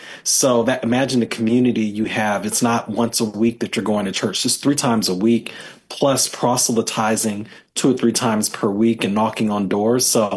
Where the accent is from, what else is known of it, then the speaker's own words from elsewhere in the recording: Alabama, United States; as a kid growing up in Alabama.